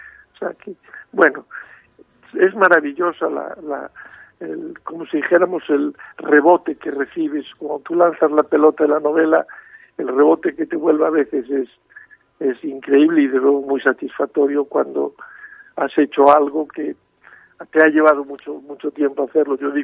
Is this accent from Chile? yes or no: no; Ferrol, Galicia, Spain; also born or lived in La Coruña / León; now in Madrid, Spain; soy provincialmente coruñés, en el sentido de que nací en C. Mis primeros años, los 10 primeros años los viví en Ferrol, luego me vine a vivir a La Coruña, luego me he ido, estuve en León, vivo en Madrid